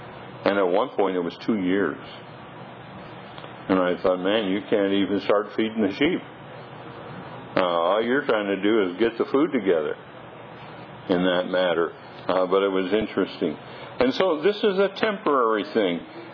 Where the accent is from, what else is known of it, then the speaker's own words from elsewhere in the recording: United States; I mean, I am an American by birth. I have the rights of citizenship by birth.